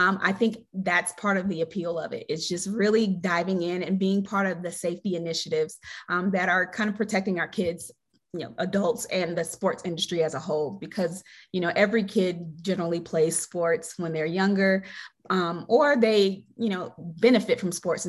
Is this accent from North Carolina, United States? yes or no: yes; Greensboro, North Carolina, United States; now in Colorado Springs, United States; And my hometown is Greensboro, North Carolina, or Pleasant Garden. You know, my mom usually says I'm from Pleasant Garden, but I like to claim Greensboro. And the current city that I live in is Colorado Springs, Colorado.